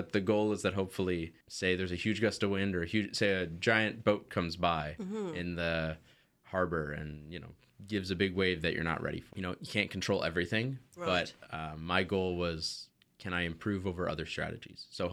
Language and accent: English; Newfoundland and Labrador, Canada; Like, I'm from Newfoundland originally, so, you know, big tie to the water and the oceans and boating industry there.